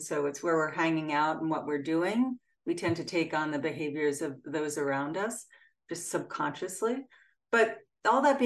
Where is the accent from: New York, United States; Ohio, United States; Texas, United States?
New York, United States; Freeport; in my hometown of Freeport, New York.